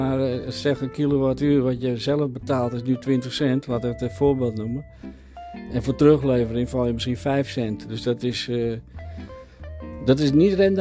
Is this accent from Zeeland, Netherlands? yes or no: no; Haarlem, North Holland, Netherlands; born there; Ook in Haarlem.